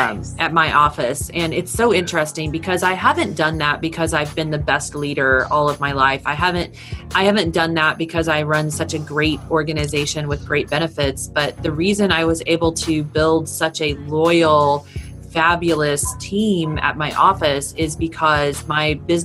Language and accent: English; California, United States; born there; So I was born in California.